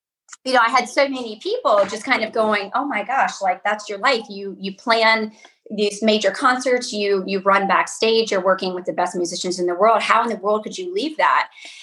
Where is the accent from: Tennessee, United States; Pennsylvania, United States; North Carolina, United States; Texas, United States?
North Carolina, United States; Charlotte; moved away as an adult; now in Virgin Islands; I'm from Charlotte, North Carolina, and there's a direct flight into St. Thomas.